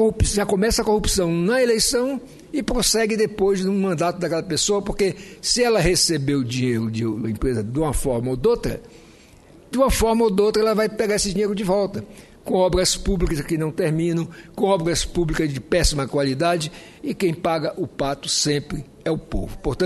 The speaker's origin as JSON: {"language": "Portuguese", "region": "Roraima", "country": "Brazil", "tie": "born or raised there", "said": "eu nasci no meu estado, eu nasci em Roraima, meu pai que foi para lá do Ceará, meus avós foram da Paraíba"}